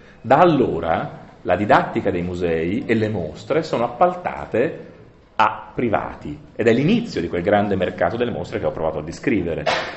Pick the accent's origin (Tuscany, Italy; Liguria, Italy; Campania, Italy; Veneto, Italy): Tuscany, Italy; Florence; non so se ve ne siete accorti, lo dico da fiorentino